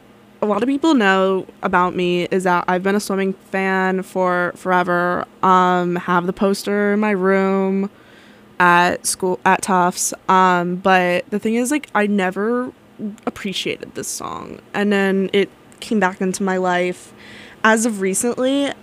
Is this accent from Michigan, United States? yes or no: no; New York, United States; I know that's scary, but I'm from New York. I don't really drive often because there's not really a need for me to.